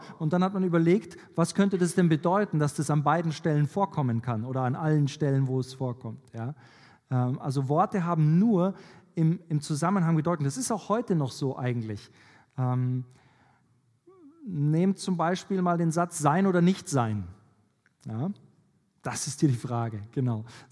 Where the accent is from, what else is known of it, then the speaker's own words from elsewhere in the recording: Bavaria, Germany; Als ich als Jugendlicher in Bayern